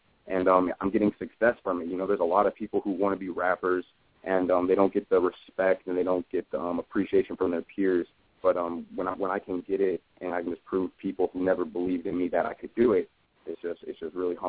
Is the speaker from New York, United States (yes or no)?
no; Illinois, United States; because I'm from Illinois, and there's a big saturation of artists who all rap the same